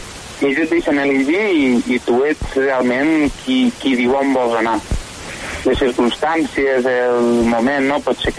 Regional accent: Sant Carles de la Ràpita, Catalonia, Spain; per què no fer aquest pastoral tal com feia al meu poble, no?, a la Ràpita

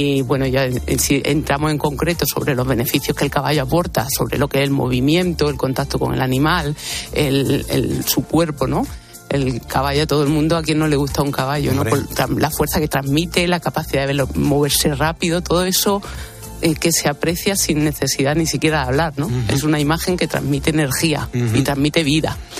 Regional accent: Granada, Andalusia, Spain; accent: Andalusian; Granaína.

